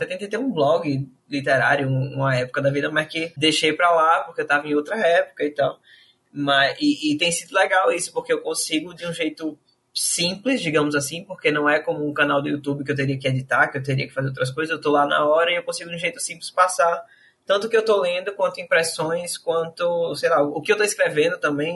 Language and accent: Portuguese; Maceió, Alagoas, Brazil; Sou de Maceió, Alagoas.